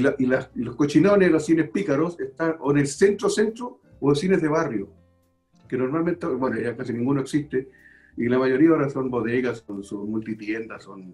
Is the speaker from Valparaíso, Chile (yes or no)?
yes; Valparaíso, Chile; yo soy de Valparaíso